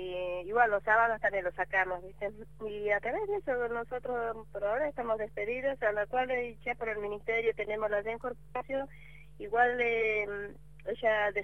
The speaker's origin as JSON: {"language": "Spanish", "country": "Bolivia", "said": "soy de Bolivia"}